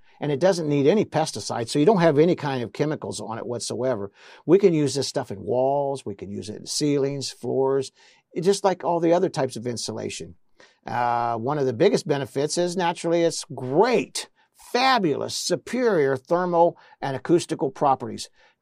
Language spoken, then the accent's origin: English; Midwest, United States; I grew up in the Midwest, and all our farmers during World War I and World War II were given hemp seeds.